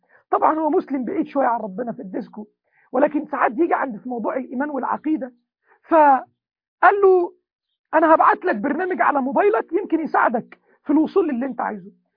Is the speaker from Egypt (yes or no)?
yes; Egypt; احنا طبعا كمصريين بنحب المحترفين،